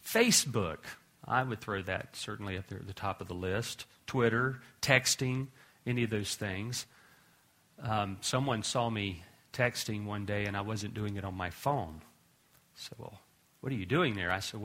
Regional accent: the South, United States; I'm from the South. You know, we grew up on sugar water, you know.

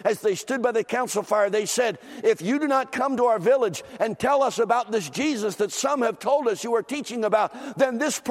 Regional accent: Philadelphia, Pennsylvania, United States; I was preaching in a church just south of where I grew up in Philadelphia.

